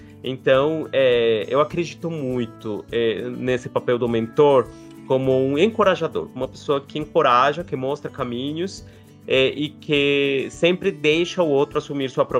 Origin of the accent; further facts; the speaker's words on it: Colombia; Portuguese is a second language; até pela minha nacionalidade, que é da Colômbia, sou da Colômbia